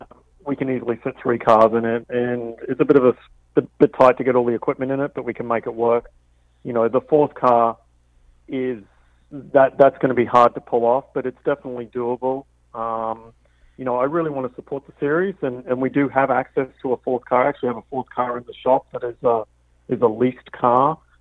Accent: Australia; I'm Australian, so I'd really like to have him in the car.

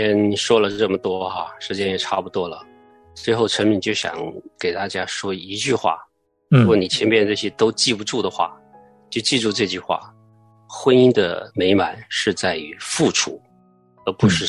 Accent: China; 我们中国人说的儿孙满堂

